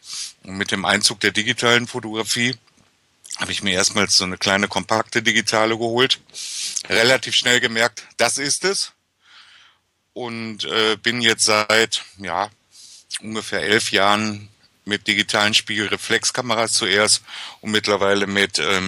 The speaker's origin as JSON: {"language": "German", "town": "Mülheim an der Ruhr", "region": "North Rhine-Westphalia", "country": "Germany", "tie": "born or raised there", "said": "Ich komme aus dem Ruhrgebiet, aus dem schönen Mülheim an der Ruhr. Hier bin ich geboren, groß geworden, war zwischendurch mal kurz im Exil in Duisburg. Aber seit vielen Jahren lebe ich wieder hier in Mülheim."}